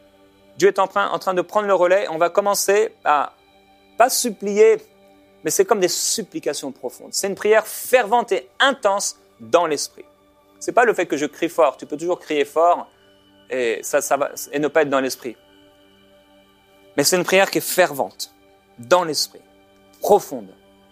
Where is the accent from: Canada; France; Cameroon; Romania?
France; Chez nous, en France